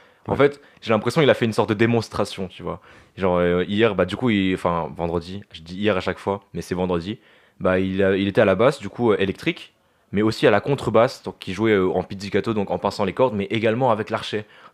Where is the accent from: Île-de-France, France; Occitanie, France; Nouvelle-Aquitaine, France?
Île-de-France, France; Maisons-Alfort; moi, j'ai passé vraiment toute mon enfance à Maison Alfort, de la maternelle à la primaire et aux deux premières années de collège. Et donc, j'ai vraiment grandi là-bas, quoi.